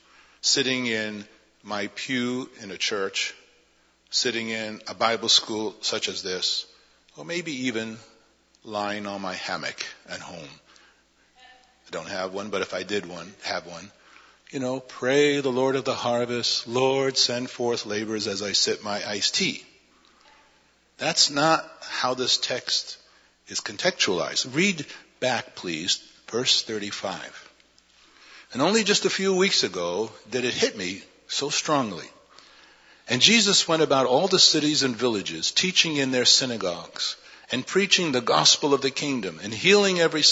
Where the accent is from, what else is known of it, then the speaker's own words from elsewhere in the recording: New York City, New York, United States; And I came from New York City. I'm a city dude.